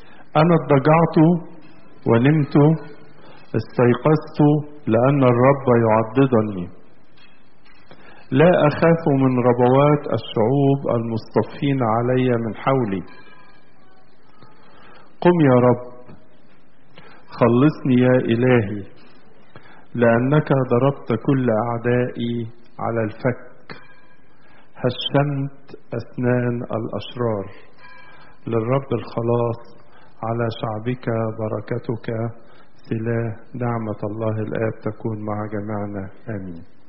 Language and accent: Arabic; Egypt; مصرنا اللي بنعيش فيها كلنا كمصريين عايشين حوالين نهر النيل